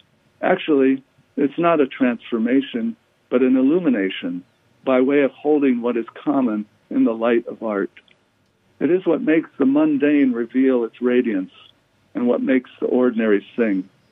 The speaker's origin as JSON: {"language": "English", "region": "Ohio", "country": "United States", "tie": "born or raised there", "said": "I grew up in Ohio in the 50s when the only thing precious was security."}